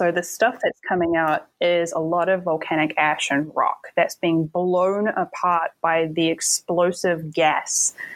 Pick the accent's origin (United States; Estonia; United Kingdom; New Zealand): New Zealand; Growing up in New Zealand, the Taupo eruptions were of huge fascination to me.